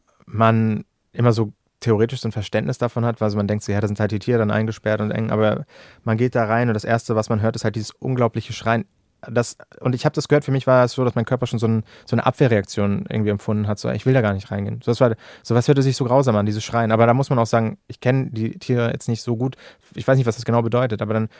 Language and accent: German; Hamburg, Germany; ich komme hier aus Hamburg, aus der Stadt